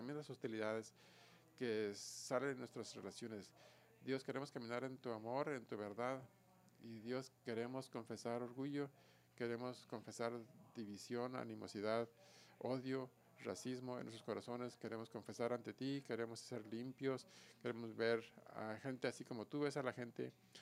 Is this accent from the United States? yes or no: yes; United States; Spanish is a second language; Como americano, yo amo a mi país.